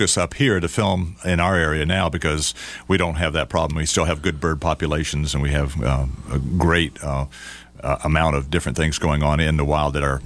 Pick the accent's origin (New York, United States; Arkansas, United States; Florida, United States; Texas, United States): Florida, United States; Ocala; I grew up in Ocala, and we had Ross Allen around, was our hero